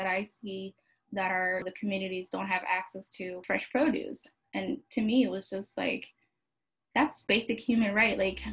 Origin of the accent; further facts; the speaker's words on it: Somalia; because growing up in Somalia, everything was just prepared and fresh.